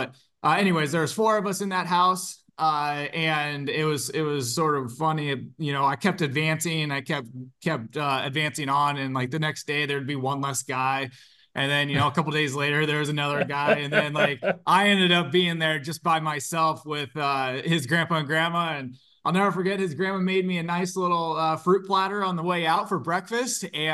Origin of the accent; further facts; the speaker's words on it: Belle Plaine, Iowa, United States; moved away as an adult; I grew up in Belle Plaine, Iowa, so about 30 minutes west of Cedar Rapids, a small town of about 2,000, 2,500 people or so.